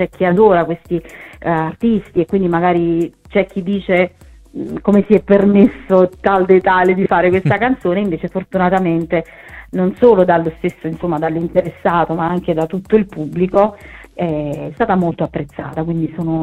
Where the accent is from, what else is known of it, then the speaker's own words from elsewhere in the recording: Naples, Campania, Italy; pur essendo napoletana non lo sono mai stata tanto